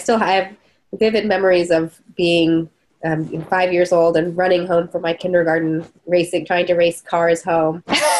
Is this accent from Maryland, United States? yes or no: yes; Maryland, United States; Where I grew up in Maryland, it's swimming is a really big sport there.